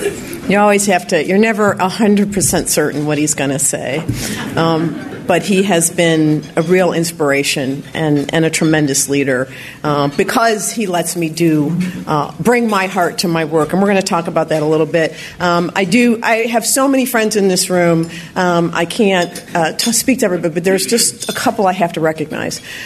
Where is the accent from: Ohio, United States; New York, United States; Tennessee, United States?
New York, United States; Rochester; And I didn't go to high school here. We grew up in Rochester, New York.